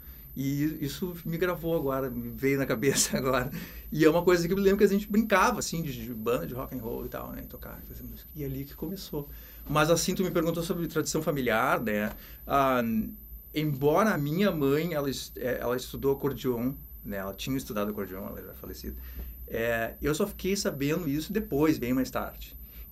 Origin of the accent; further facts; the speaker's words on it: Montenegro, Rio Grande do Sul, Brazil; Eu sou natural de Montenegro, aqui no Rio Grande do Sul.